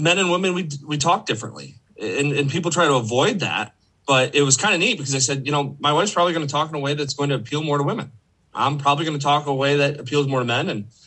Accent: Okemos, Michigan, United States; Well, so I'm actually from Greater Lansing area. I grew up in Okemos, went to Okemos High School.

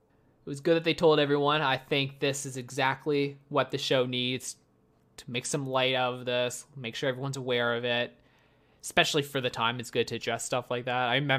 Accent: Canada; as a Canadian, I do watch the Canadian version.

